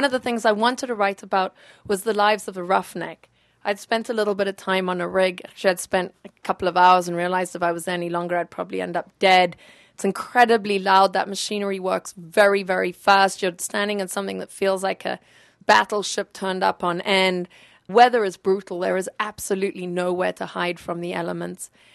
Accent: Zambia; accent: peculiar accent; The reason I have this peculiar accent is that I'm from Southern Africa. So, you know, I grew up without freedom of speech.

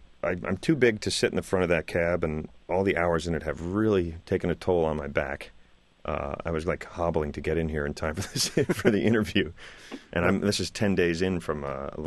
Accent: New Jersey, United States; starting in my hometown here in New Jersey where I grew up.

